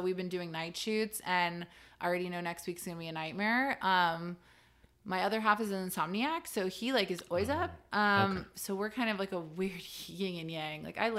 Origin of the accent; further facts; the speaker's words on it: Tokyo, Japan; I think a part of that was growing up in Tokyo